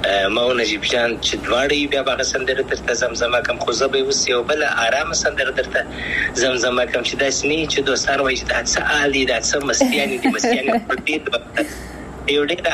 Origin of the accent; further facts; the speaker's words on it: Afghanistan; افغانستان خو زما دی زه افغان یم ان شاء الله بیا به افغانستان ته ولاړ سم